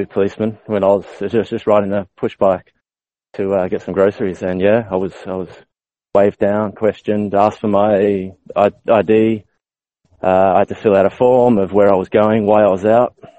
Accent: Australia; also born or lived in United Kingdom; now in Italy; and raised in Australia.

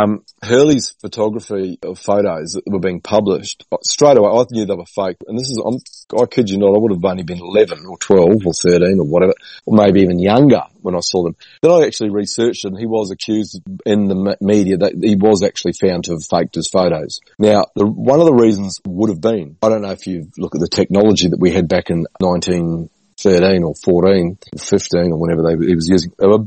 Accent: New Zealand; back growing up in New Zealand, we were allowed to, buy fireworks and blow things up.

